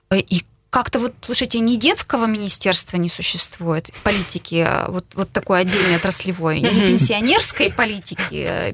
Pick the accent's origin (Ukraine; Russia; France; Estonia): Russia; Kungur, Perm Krai; now in Perm, Russia; Я сама приехала из Кунгура. Приехала из Кунгура учиться, уже имея образование бухгалтера автотранспорта, с четким намерением получить высшее образование и вернуться в из Перми в Кунгур.